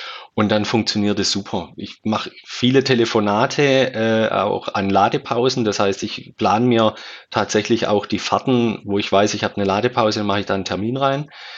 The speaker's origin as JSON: {"language": "German", "town": "Schwäbisch Hall", "region": "Baden-Württemberg", "country": "Germany", "said": "also ich komme aus Schwäbisch Hall, wenn ich von Schwäbisch Hall nach Hamburg fahren muss"}